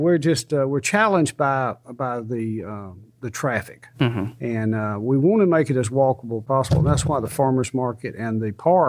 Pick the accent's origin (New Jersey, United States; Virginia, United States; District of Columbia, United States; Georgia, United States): Georgia, United States; Dawsonville; I'm from Dawson, but we're just the fastest driving people.